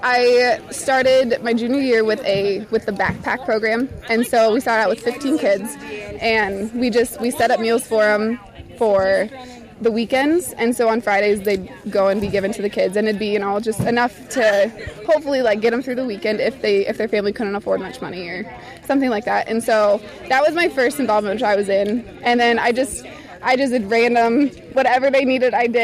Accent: Audubon, United States; I am from Audubon, and I just graduated.

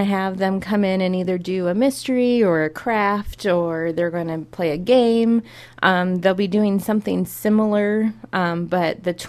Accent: Des Moines, Iowa, United States; Well, I'm actually from Des Moines. I graduated from Norwalk, went to Iowa State University and graduated from there.

